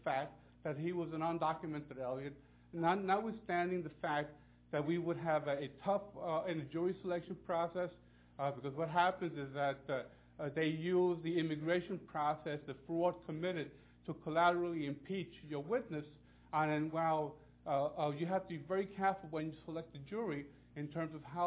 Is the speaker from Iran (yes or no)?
no; Puerto Rico; now in United States; I came from here from Puerto Rico in 1957 because we couldn't eat there. And then I could, you know, here, I'm a Vietnam veteran